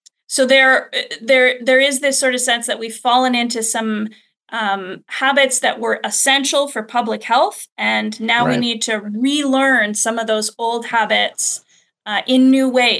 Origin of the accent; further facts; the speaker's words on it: Ontario, Canada; now in Vancouver, Canada; And, you know, I'm based in Vancouver. I grew up in Ontario